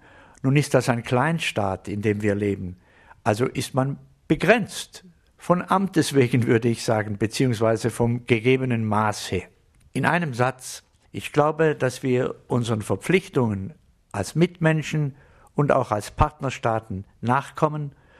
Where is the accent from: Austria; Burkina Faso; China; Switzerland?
Switzerland; wenn ich hier meine Heimatstadt betrachte, mit ihrem kulturellen Erbe seit mehr als 1000 Jahren